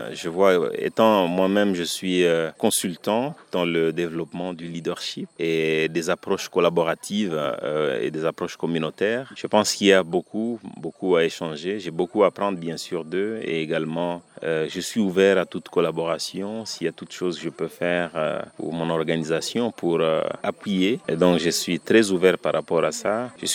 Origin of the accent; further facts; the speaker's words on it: Dakar, Senegal; Je viens de Dakar, Sénégal